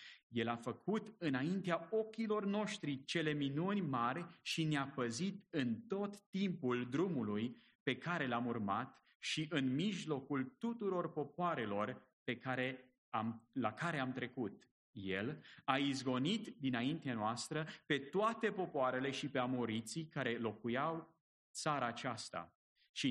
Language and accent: Romanian; Romania; moved away; Că și noi suntem români veniți din România în altă țară.